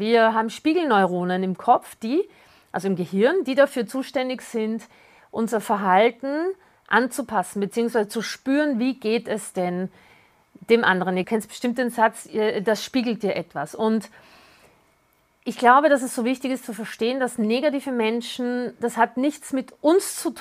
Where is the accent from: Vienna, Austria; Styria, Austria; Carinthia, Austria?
Vienna, Austria; Ich komme ja aus Wien